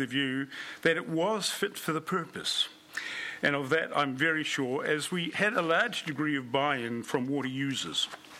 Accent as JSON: {"language": "English", "town": "Dunedin", "region": "Otago", "country": "New Zealand", "tie": "born or raised there", "said": "I was born and bred in Dunedin. I am not of farming stock"}